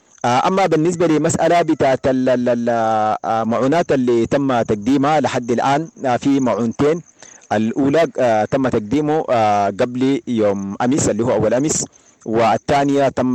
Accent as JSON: {"language": "Arabic", "country": "Sudan", "moved": "yes", "said": "واحدة من أهم الأشياء عندنا نحن كسودانيين، صحيح في البلد ده الناس ما بتستخدم السكر، لكن نحن كسودانيين قاعدين نستخدم السكر بكميات كبيرة"}